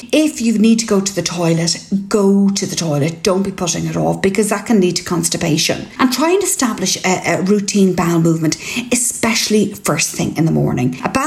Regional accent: Ireland

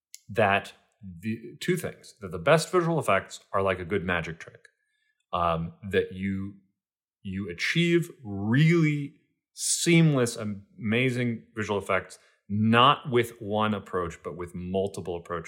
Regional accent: Philadelphia, Pennsylvania, United States; moved away as an adult; now in Los Angeles, United States; And I spent the first 18 years of my life right there before coming out to LA for film school.

